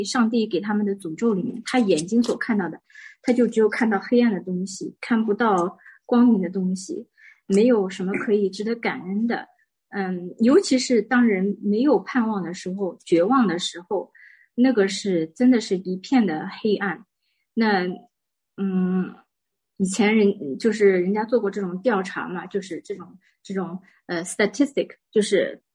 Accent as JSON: {"language": "Chinese", "country": "China", "lives_now": "United States", "said": "我们中国人也有的，我们自古以来就有这个祭奠，"}